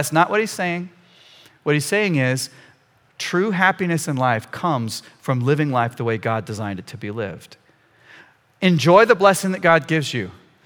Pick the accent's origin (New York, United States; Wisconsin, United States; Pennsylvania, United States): Wisconsin, United States; We came from Wisconsin, and in Wisconsin, it's the dairy state.